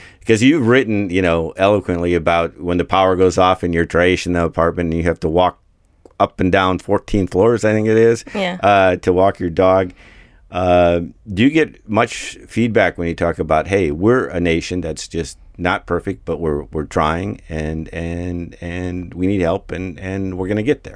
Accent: United States; as American.

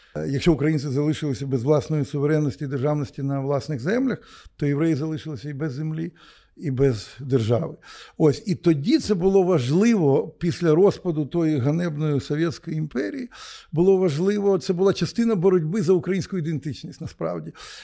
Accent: Radomyshl, Zhytomyr Oblast, Ukraine; з Радомишля, з моєї малої батьківщини

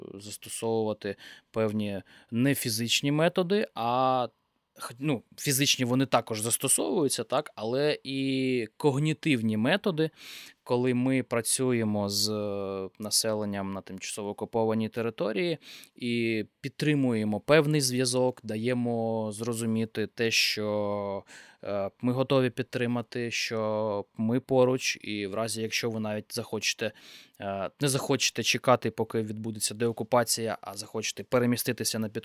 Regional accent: Kurakhove, Donetsk Oblast, Ukraine; перегляд фільму про моє рідне місто, останній «Прометей Донбасу». І там була історія про наших людей, про чоловіка, який працював на Курахівській ТЕС

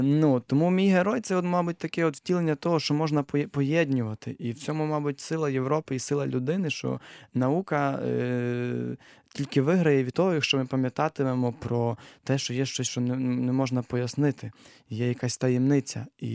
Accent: Lviv Oblast, Ukraine; now in Poland; я з Галичини, з-під Львова, і в Польщі вже десь четвертий рік.

